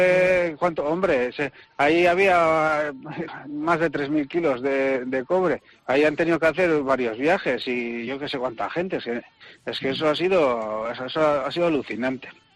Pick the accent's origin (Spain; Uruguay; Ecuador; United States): Spain; Basque Country; Los socios de aquí somos tres socios vascos